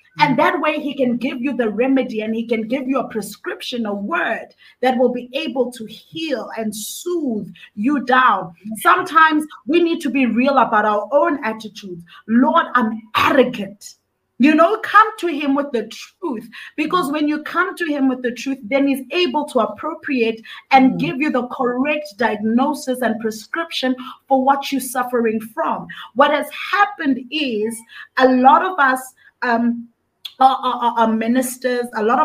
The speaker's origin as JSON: {"language": "English", "town": "Johannesburg", "region": "Gauteng", "country": "South Africa", "tie": "born or raised there", "said": "I'm all the way from South Africa, like you said. Born and bred in Johannesburg, South Africa."}